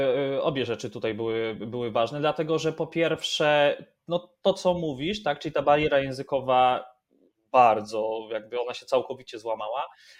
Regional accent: Silesian Voivodeship, Poland; Ja jestem ze Śląska.

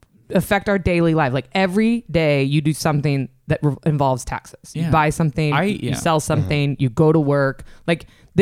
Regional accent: Atlanta, Georgia, United States; Policy analysts at the Centers for Disease Control and Prevention in Atlanta, that's my hometown

